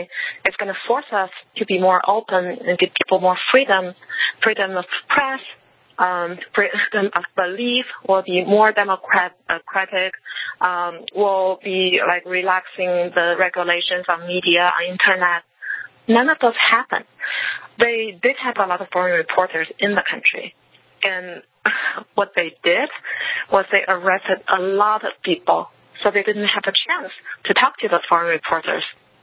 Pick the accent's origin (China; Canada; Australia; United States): China; Beijing; English is a second language; I grew up in Beijing, my family was doing fine, I had a really good job.